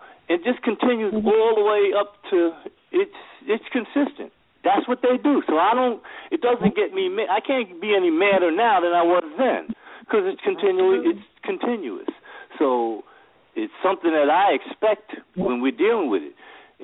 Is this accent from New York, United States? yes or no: yes; New York, United States; I witnessed this growing up in New York.